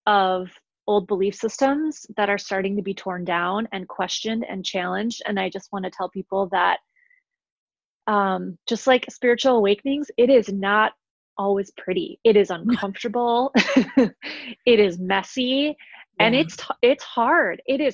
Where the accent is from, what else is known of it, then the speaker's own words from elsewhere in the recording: Minneapolis, Minnesota, United States; Minneapolis is my hometown and this is where my family lives.